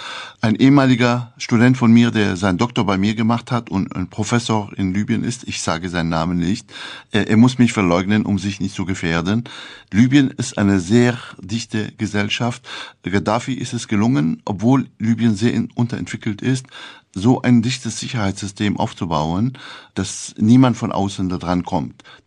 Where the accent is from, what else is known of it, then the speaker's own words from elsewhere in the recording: Damascus, Damascus Governorate, Syria; Ich stamme aus Damaskus.